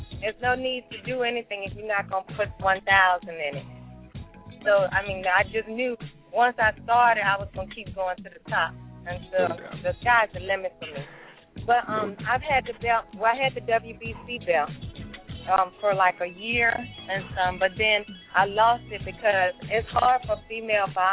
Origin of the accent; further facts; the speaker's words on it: Virginia, United States; I'm from South Virginia, but right now I live in Ashburn in Northern Virginia.